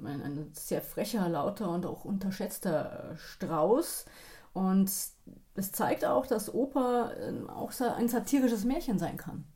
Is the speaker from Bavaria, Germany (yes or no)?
yes; Bavaria, Germany